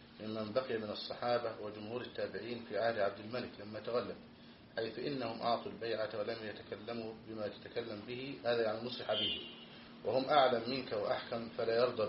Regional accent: Egypt; إذا كنت موكلا من قبل ولاة الأمور عندنا في مصر

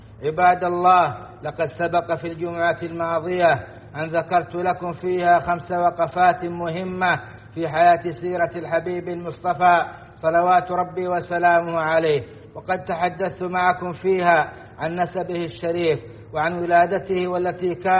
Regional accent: Saudi Arabia; وأدم على بلادنا السعودية إيمانها وأمنها واستقرارها

